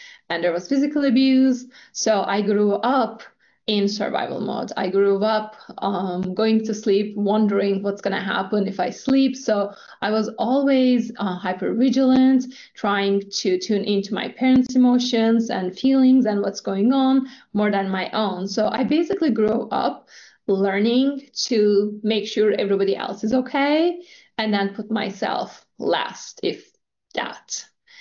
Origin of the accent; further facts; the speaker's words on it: Turkey; my story is just growing up in Turkey in a family that looked really perfect from the outside.